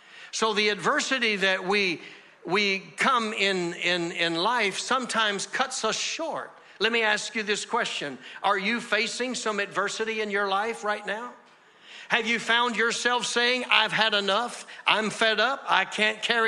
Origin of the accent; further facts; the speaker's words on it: Laurinburg, North Carolina, United States; And it's like … is holding a crusade at the Armory and invites all of the people in Laurinburg, North Carolina. That was my hometown.